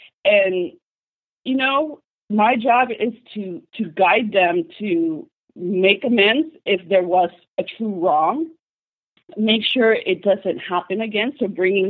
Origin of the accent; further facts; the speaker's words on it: Manila, Metro Manila, Philippines; now in Los Angeles, United States; I was born in the Philippines, and our economic reality was dire, and we, like many people, came to this country to get a better life. And I went from, you know, Manila slums to inner city Los Angeles